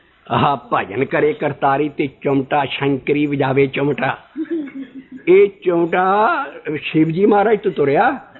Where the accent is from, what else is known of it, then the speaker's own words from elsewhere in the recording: Balarwal, Punjab, India; born there; ਸ੍ਰੀ ਹਰਗੋਬਿੰਦਪੁਰ ਅਤੇ ਮਹਿਤੇ ਦੇ ਵਿੱਚ ਗੱਬੇ ਘੁਮਾਣਾ ਪਿੰਡ ਹੈ, ਔਰ ਉੱਥੋਂ 4 ਮੀਲ ਦੇ ਫਾਸਲੇ 'ਤੇ ਮੇਰਾ ਜਨਮ ਹੋਇਆ ਬਲੜਵਾਲ ਪਿੰਡ 'ਤੇ।